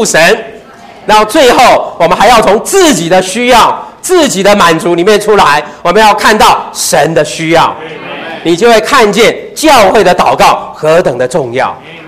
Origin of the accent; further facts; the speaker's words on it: China; 我们中国人看到秘诀啊眼睛就亮起来了啊